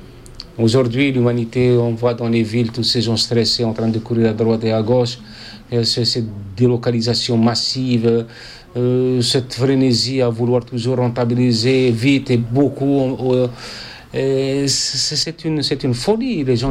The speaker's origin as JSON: {"language": "French", "town": "Khnatsa", "region": "Béchar Province", "country": "Algeria", "tie": "born there", "said": "Je suis né à Khnatsa, c'est une bourgade séculaire qui a exactement 8 siècles d'existence."}